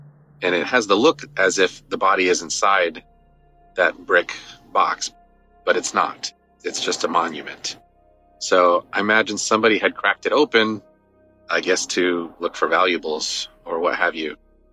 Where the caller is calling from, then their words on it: South Carolina, United States; Hi, Derek. … I'm calling from South Carolina.